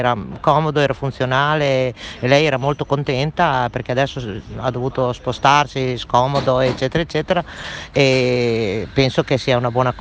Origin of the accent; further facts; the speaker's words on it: Modena, Emilia-Romagna, Italy; Certo, io sono di Modena, sono qui perché sono a casa di mia figlia